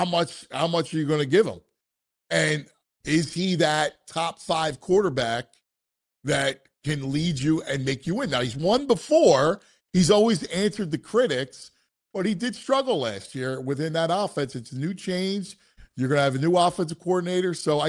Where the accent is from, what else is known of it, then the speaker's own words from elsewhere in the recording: Philadelphia, Pennsylvania, United States; And listen, I'm from Philadelphia, so I hate the Cowboys, right?